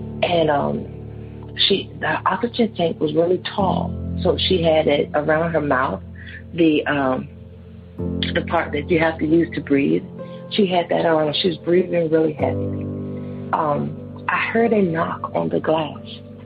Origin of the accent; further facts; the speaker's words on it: Washington, District of Columbia, United States; I'm from Washington, D.C.